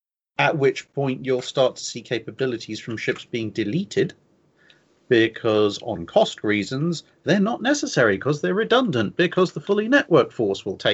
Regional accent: United Kingdom; And then, well, to be honest, we're British.

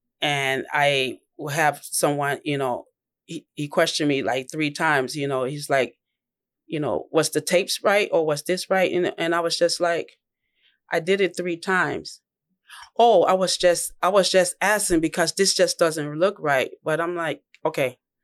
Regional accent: United States; Just if you guys don't know, I'm Black American.

